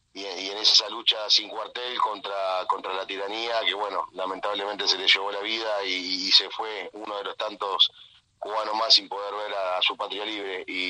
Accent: Uruguay; lo tengo que decir como uruguayo

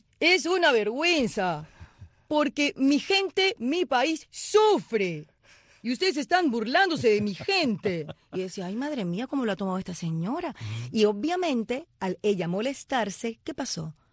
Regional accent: Puerto Rico; después, bueno, me crié en Puerto Rico, ¿no?

